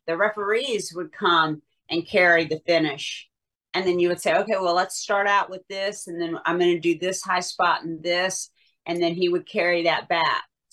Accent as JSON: {"language": "English", "region": "the South", "country": "United States", "accent": "Southern", "said": "because my Southern accent used to be really, really bad, and they sent me to a lady to try to get rid of my Southern accent"}